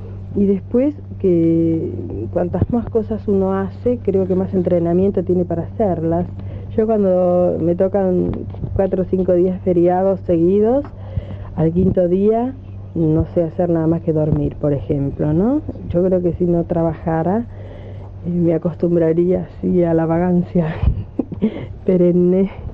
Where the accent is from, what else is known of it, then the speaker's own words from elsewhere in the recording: Paraná, Entre Ríos, Argentina; born there; nací en Paraná, Entre Ríos, el 16 de diciembre de 1939.